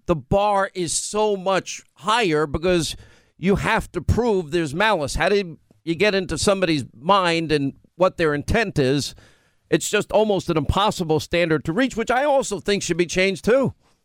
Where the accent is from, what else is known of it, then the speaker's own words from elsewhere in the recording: Long Island, New York, United States; so things are so bad in Long Island. I grew up in Long Island. There's still nice parts of Long Island, but there's some that are really horrible.